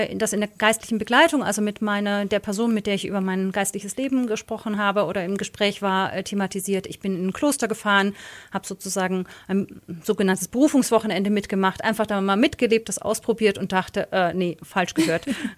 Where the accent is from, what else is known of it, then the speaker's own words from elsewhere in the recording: Stadtbergen, Bavaria, Germany; also born or lived in Augsburg; Ich freue mich wieder, hier in meiner Heimatstadt Augsburg zu sein, beziehungsweise groß geworden bin ich ja in Stadtbergen